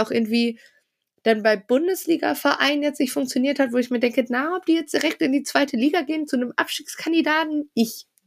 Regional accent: Bielefeld, North Rhine-Westphalia, Germany; wir als Bielefelder sagen

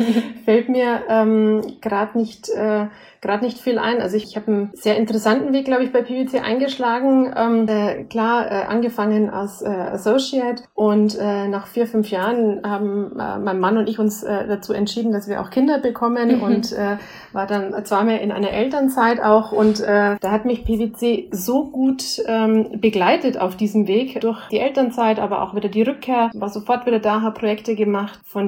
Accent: Bavaria, Germany; ich komme aus dem Beratungsbereich bei PwC und wie man meiner stimmlichen Einfärbung schon hört, bin ich am Standort München zu Hause und komme aus Bayern.

